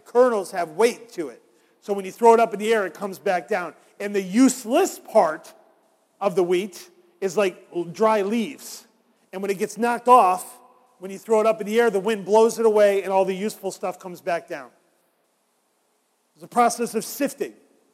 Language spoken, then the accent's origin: English; New York, United States; I grew up in New York. I grew up outside of Syracuse, and it's apple country up there.